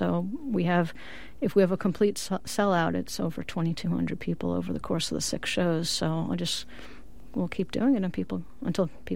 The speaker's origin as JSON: {"language": "English", "town": "Long Island", "region": "New York", "country": "United States", "tie": "born or raised there", "said": "I might as well have been in Israel growing up on Long Island."}